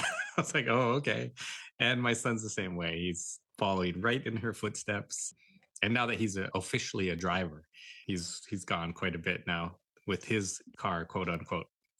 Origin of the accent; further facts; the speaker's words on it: North Dakota, United States; now in Fond du Lac Reservation, United States; I'm actually living here on the Fond du Lac Reservation. But I grew up out in North Dakota on the Fort Berthold Reservation, part of the MHA Nation. And I'm a Arikara.